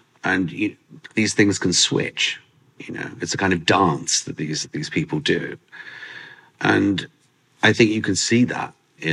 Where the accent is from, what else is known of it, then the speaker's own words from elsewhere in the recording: London, United Kingdom; born there; I was born in Europe. I was born in London. So the way I think is European.